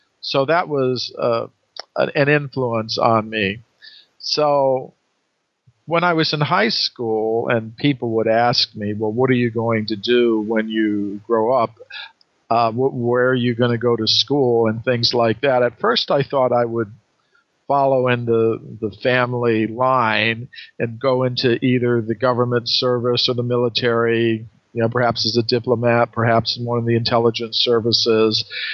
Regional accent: United States; born there; I was born in 1948 in the United States.

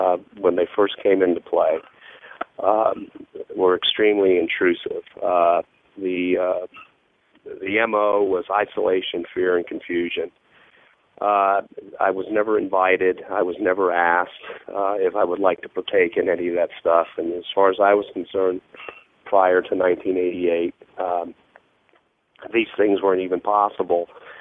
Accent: Florida, United States; Well, I was raised in South Florida. And I had a very lucky childhood because I grew up in a time in the 50s and into the 60s where it was not overdeveloped. Our front yard ended where the Everglades began

